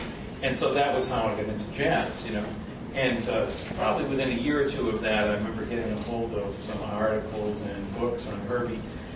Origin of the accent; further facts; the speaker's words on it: Falmouth, Massachusetts, United States; I grew up on Cape Cod and Falmouth, and I had really no exposure to jazz at all when I was a kid